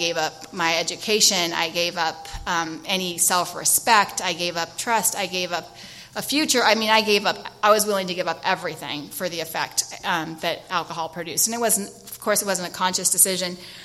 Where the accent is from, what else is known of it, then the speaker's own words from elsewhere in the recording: San Diego, California, United States; And I grew up here in San Diego.